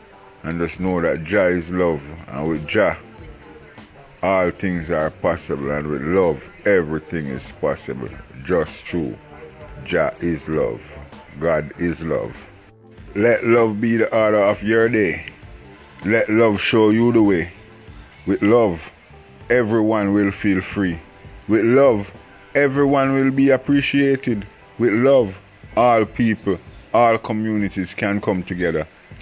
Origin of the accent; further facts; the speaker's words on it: Jamaica; I'm from Jamaica.